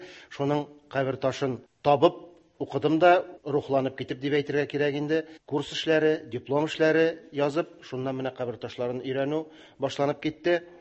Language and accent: Tatar; Kukmor, Tatarstan, Russia; also born or lived in Mamadysh; минем туган ягым булган Күкмара төбәгенең Таш язма истәлекләре дигән китап, аннан Мамадыш районыныкы, минем икенче туган ягым дип әйтсәм дә була